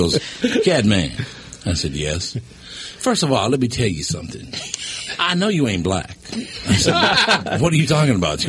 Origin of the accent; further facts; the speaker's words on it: Minnesota, United States; Now, I'm from Minnesota. I don't know anybody in the city of Jacksonville, Florida.